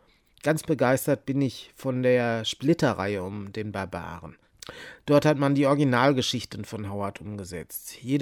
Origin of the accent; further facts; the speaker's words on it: Menden, North Rhine-Westphalia, Germany; Ich versuche immer, wo es mal passt, meine Heimatstadt Menden unterzubringen.